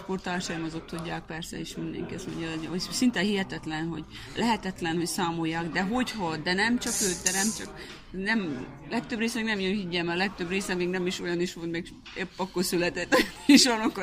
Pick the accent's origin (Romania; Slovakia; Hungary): Romania; Harghita; És még csíkiek is vagyunk.